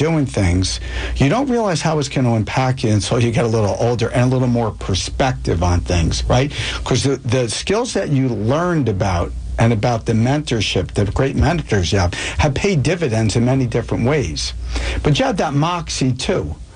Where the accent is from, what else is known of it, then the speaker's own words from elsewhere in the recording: Springfield, United States; But I grew up in Springfield. I was a Chisholm Chicken. So shout out to my buddies in Springfield